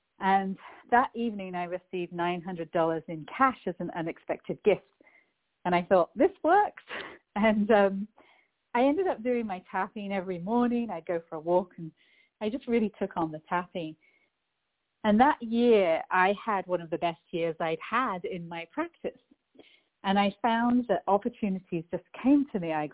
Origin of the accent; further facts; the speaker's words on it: England, United Kingdom; I'm originally from England, hence the accent